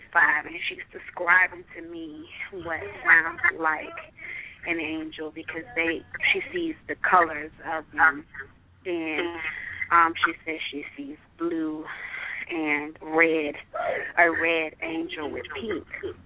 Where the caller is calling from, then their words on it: Florida, United States; I'm calling from Florida.